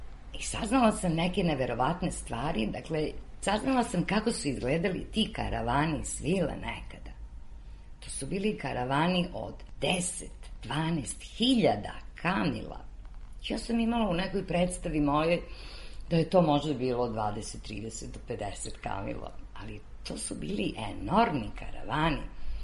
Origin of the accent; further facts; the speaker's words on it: Serbia; ja sam iz Srbije, Srbistan.